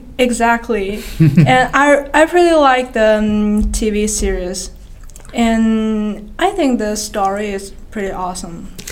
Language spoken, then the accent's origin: English; China; English is a second language; now in Tokyo, Japan; I'm from China, and now I'm working for a Japanese company in Tokyo.